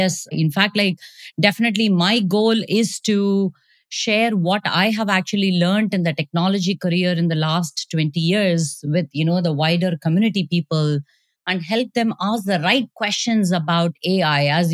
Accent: India; moved away as an adult; now in United States; So I grew up in India. I grew up in a joint family that gives a lot of character building of who I am right now.

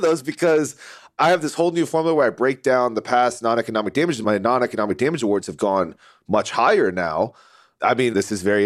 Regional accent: Atlanta, Georgia, United States; from Fried Goldberg in Atlanta, Georgia, my hometown. Go Braves.

